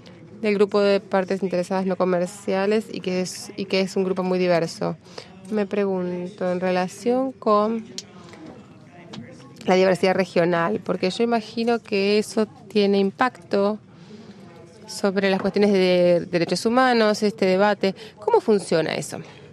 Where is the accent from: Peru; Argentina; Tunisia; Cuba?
Tunisia; Bueno, yo soy de Túnez.